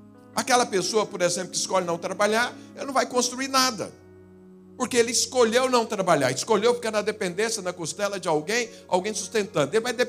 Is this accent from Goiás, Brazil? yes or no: yes; Goiás, Brazil; born there; Eu nasci lá em Goiás. Lá a média de temperatura é 30 graus.